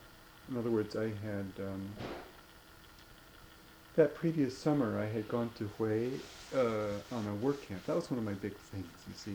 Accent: United States; and for me as an American to go there would sort of contaminate it as a place, you know.

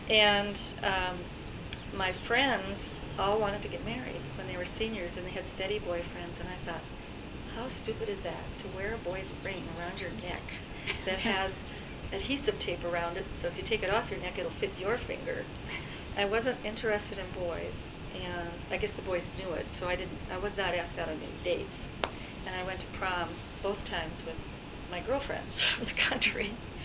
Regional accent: Minnesota, United States; Okay, well, I will start with growing up in Minnesota. I grew up on a dairy farm and had four brothers and one sister.

